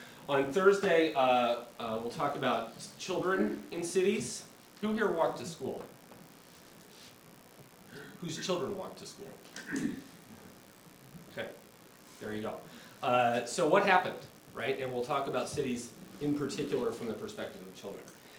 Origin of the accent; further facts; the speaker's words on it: Minneapolis, Minnesota, United States; So I'm from Minneapolis